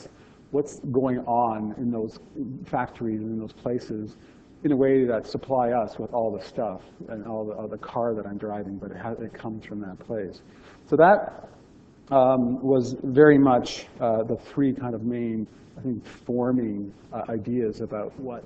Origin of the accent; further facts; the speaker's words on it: St. Catharines, Ontario, Canada; I was born in St. Catharines and was raised, my father worked at GM.